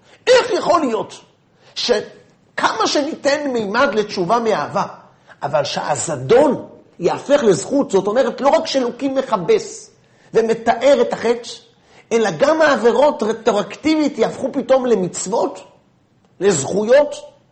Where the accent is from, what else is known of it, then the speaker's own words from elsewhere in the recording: Bnei Brak, Central District, Israel; אני גדלתי בבית של יהודים שומרי תורה ומצוות. גדלתי בבני ברק